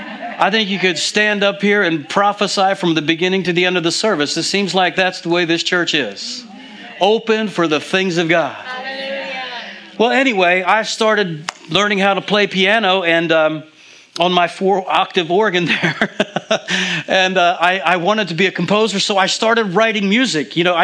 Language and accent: English; New Jersey, United States; I grew up here in New Jersey, in the southern part of New Jersey. We used to call it the Independent Commonwealth of South Jersey.